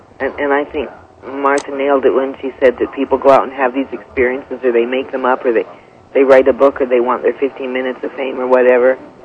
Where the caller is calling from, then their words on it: Calgary, Alberta, Canada; in Calgary.